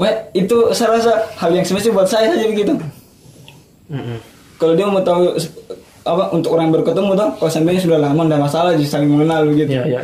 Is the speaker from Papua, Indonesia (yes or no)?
yes; Papua, Indonesia; Saya sebenarnya bukan asli Papua, tapi saya lahir tumbuh besar di sana. Jadi ketika ditanya saya orang mana, saya akan bilang saya orang Papua.